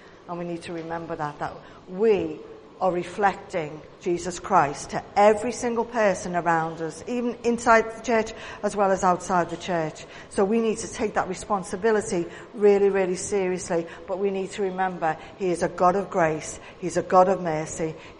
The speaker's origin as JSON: {"language": "English", "town": "Liverpool", "region": "North West England", "country": "United Kingdom", "accent": "Scouse", "said": "very different from people who've been adopted Scousers. And you know, not only can people tell by my accent"}